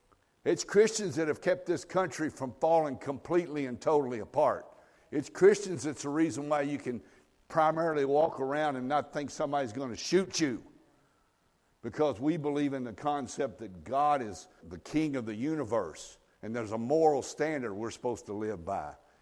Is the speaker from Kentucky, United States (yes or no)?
yes; Kentucky, United States; Listen, I'm a redneck from Kentucky.